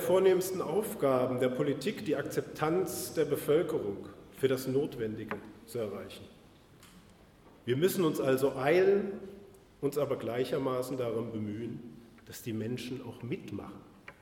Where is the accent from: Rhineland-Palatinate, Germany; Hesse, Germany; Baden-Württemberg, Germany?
Hesse, Germany; Ich bin ein Kind der Zonenrandlage. Mein erster Wohnort lag im Werra-Meißner-Kreis, wenige Kilometer von der innerdeutschen Grenze entfernt.